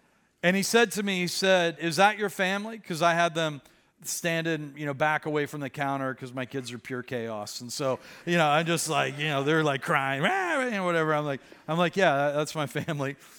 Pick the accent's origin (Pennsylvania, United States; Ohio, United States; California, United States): Pennsylvania, United States; Pittsburgh; I grew up in Pittsburgh, and we learned how to drive in snow